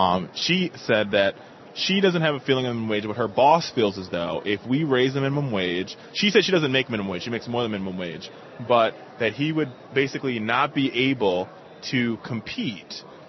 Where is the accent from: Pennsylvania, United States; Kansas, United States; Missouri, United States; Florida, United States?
Florida, United States; And I mean, and I'm from Florida, Mike, full disclosure.